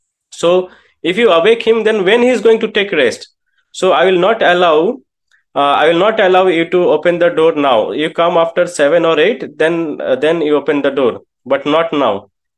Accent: Kolkata, West Bengal, India; English is a second language; now in Vrindavan, India; See, I'm in Vrindavan. I'm from Kolkata, the city of joy.

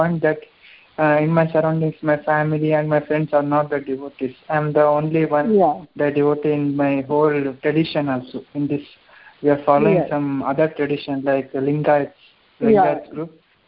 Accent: Karnataka, India; No, I'm out of US. I'm from India, Karnataka.

